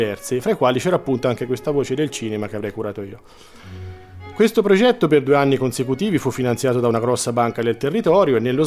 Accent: Sinalunga, Tuscany, Italy; born there; classe 1976, sono nato a Sinalunga, in provincia di Siena.

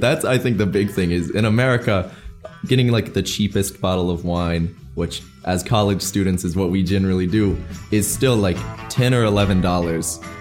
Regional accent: United States; So, and we're all American, mostly.

